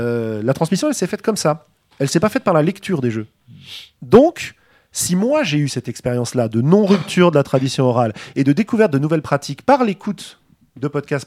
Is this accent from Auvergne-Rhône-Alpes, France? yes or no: no; Paris, Île-de-France, France; je suis parisien depuis le départ et que j'ai jamais quitté Paris pour vivre ailleurs